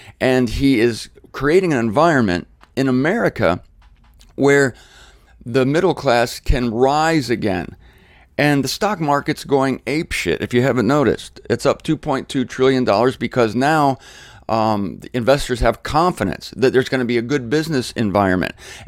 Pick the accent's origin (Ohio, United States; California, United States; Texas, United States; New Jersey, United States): Ohio, United States; Canton; I like my hometown of Canton, Ohio.